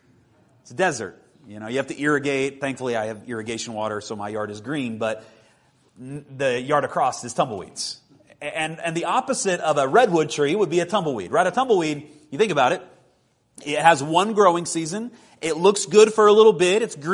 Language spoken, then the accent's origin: English; Kansas, United States; I grew up in Kansas where there's just no trees, okay?